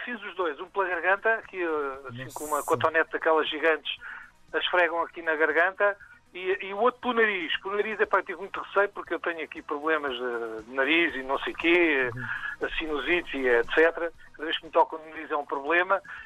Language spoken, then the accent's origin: Portuguese; Portugal; now in Luxembourg; eu sou de Portugal